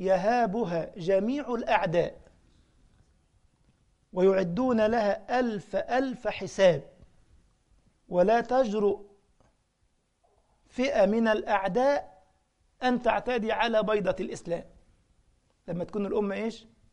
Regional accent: Egypt; فأنا مسلم ويكفيني فخرا أنني مسلم، بس خلاص بقى. إنما موطني أو منشئي، أنا نشأت في مصر، إنما أنا مسلم، هذه الهوية.

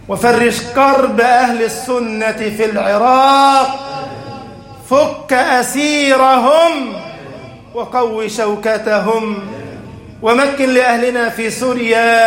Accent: Egypt; اجعل بلدنا مصر أمنا أمانا، سخاء رخاء

